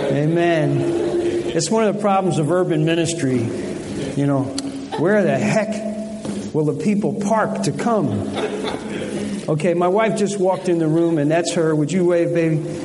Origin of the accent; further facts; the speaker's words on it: Newark, New Jersey, United States; also born or lived in Memphis, Tennessee; I was born in Memphis, Tennessee. Father and mother broke up. And my father put my mother and us kids on the train to Newark, New Jersey.